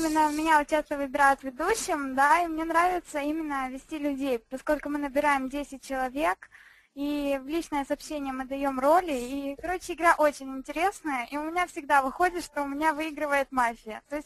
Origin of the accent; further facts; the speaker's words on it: Tiraspol, Transnistria, Moldova; Я из Тирасполя, сестра Ильи.